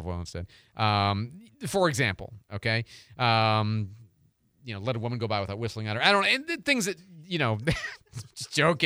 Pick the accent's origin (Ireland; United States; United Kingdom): Ireland; it's not racism because I'm Irish, it's, what is it, it's nationalism